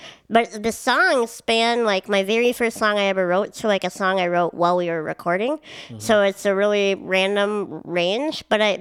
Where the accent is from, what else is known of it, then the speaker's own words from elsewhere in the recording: Minnesota, United States; Baggage. Can you tell I'm from Minnesota?